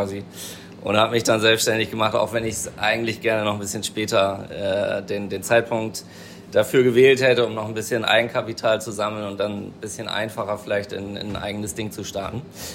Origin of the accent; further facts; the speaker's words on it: Bremen, Germany; moved away as an adult; now in Berlin, Germany; komme gebürtig aus Bremen, Bäcker-Konditor habe ich gelernt und bin dann vor vielen Jahren, ich glaube 2004, nach Berlin gekommen.